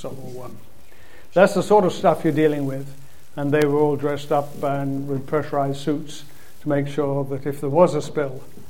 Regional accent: Canada; As a Canadian, I've got to admit, my French isn't that good.

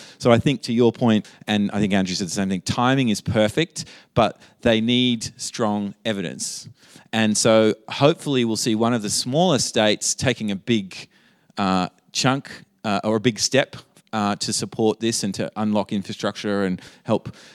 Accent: New South Wales, Australia; now in Sydney, Australia; I'm from New South Wales. I live in Sydney. I've lived in every single capital city in Australia, but right now I live in Sydney because that's where I met my wife.

